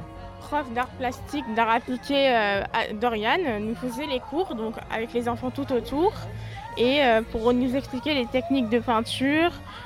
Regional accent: Nouvelle-Aquitaine, France; je vais commencer un service civique dans la communication en août, dans le Périgord, parce que je viens du Périgord, en Dordogne.

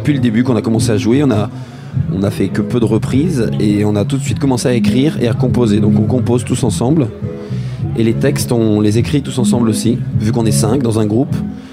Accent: Auvergne-Rhône-Alpes, France; par chez nous en Savoie

